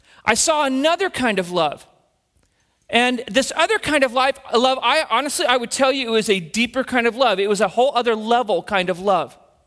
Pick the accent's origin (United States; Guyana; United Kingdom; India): United States; Carson City, Nevada; We came from Carson City, Nevada.